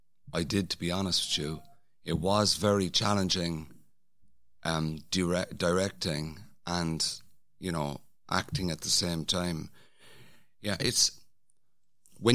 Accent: Ireland; I think we have that in us as Irish people

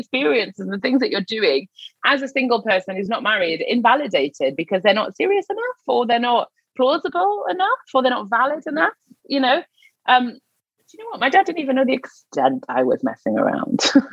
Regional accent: Newcastle, North East England, United Kingdom; But the context of this is I'm from Newcastle, so I was living in the north at the time.

